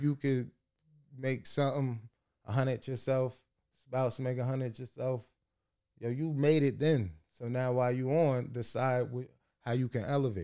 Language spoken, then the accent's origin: English; Vineland, New Jersey, United States; I'm from Vineland, New Jersey, Cumberland County.